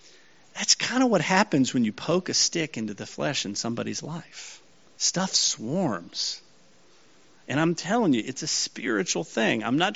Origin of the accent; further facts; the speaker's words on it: Mississippi, United States; Fire ants, I grew up with fire ants in Mississippi